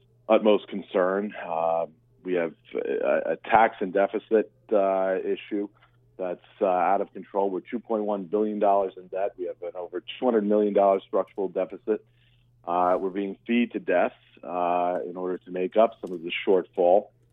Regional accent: Baldwin, New York, United States; My wife and I are born and bred Long Islanders. I grew up in Baldwin, went to Cornell University, moved to Long Beach

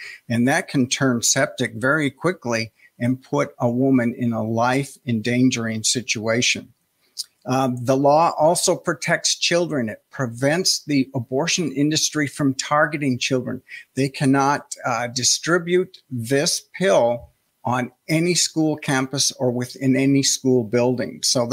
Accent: Montana, United States; in my home state of Montana, God's country, as I like to refer to it.

